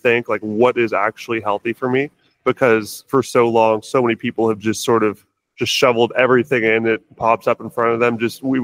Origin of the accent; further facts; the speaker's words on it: Seattle, Washington, United States; pretty much all the vegans I grew up with in Seattle and know